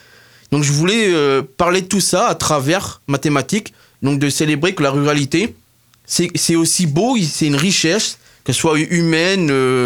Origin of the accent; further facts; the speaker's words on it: Hauts-de-France, France; moi j'ai grandi dans la Picardie maritime, précisément dans le Vimeux